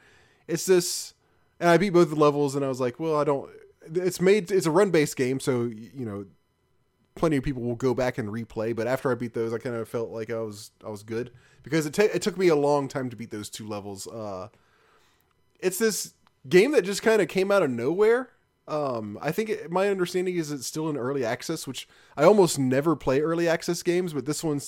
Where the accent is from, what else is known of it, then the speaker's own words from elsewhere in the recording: Memphis, Tennessee, United States; But I mean, I grew up in Memphis, so I gotta go with Memphis for me.